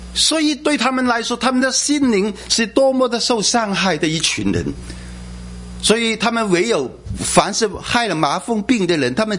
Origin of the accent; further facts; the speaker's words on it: Hong Kong; also born or lived in Macau; 我是在澳门出生，在香港成长哈